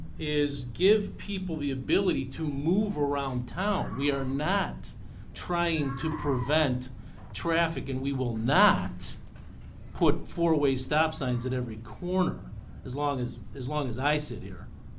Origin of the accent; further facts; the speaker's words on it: Oak Park, Illinois, United States; I grew up in Oak Park, too, by the way. So I've been around for a little while.